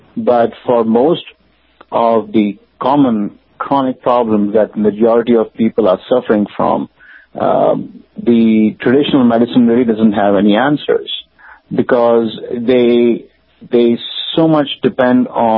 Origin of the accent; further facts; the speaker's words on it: Karachi, Sindh, Pakistan; moved away as an adult; now in United States; Yeah, I'm from Pakistan. I grew up in Karachi.